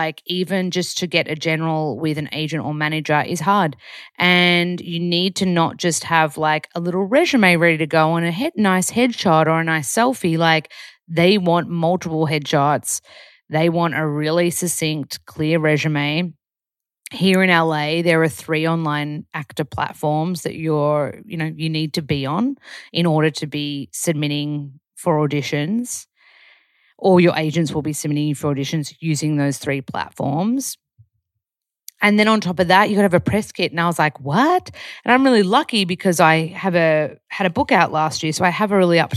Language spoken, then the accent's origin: English; Australia; accent: Aussie; I'm not putting on a dialect like I'm in my natural Aussie accent